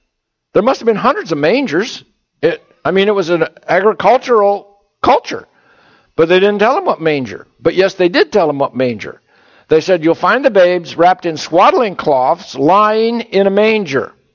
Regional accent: Bloomsburg, Pennsylvania, United States; when I was raised in Bloomsburg, Pennsylvania, I used to march in the Halloween parade every year.

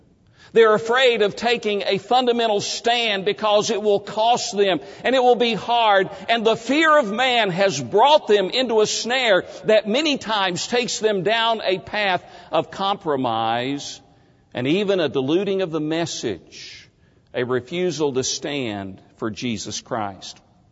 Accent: Tennessee, United States; I grew up in East Tennessee. My father was a plumber for Eastman Kodak, and he always had a farm where we as boys learned how to work.

